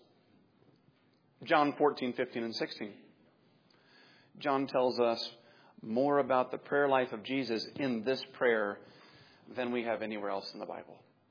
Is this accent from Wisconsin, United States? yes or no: no; Pensacola, Florida, United States; where I grew up in Pensacola